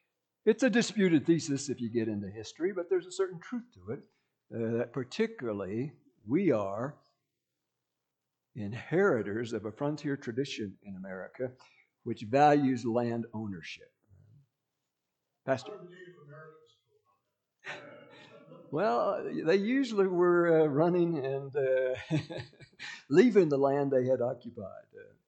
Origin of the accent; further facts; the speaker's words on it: Colorado, United States; I was born in Colorado Springs and grew up on the High Plains